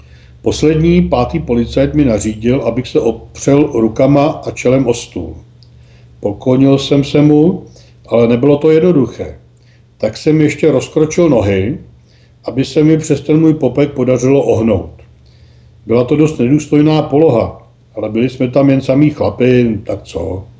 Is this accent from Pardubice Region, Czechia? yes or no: no; Most, Ústí nad Labem Region, Czechia; Nejsem z Plzně, jsem z Mostu, trval jsem na své.